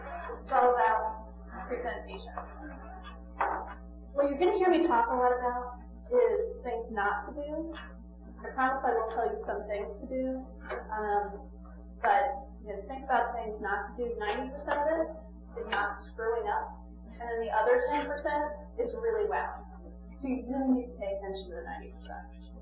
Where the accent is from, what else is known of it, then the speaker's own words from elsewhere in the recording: New York, United States; I'm from New York.